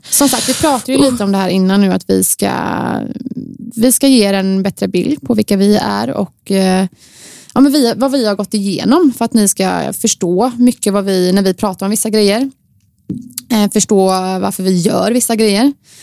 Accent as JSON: {"language": "Swedish", "town": "Gothenburg", "region": "Västra Götaland County", "country": "Sweden", "tie": "born or raised there", "said": "Jag är född och uppvuxen i Torslanda, Göteborg. Där bodde vi ett stort blått hus som min pappa har byggt."}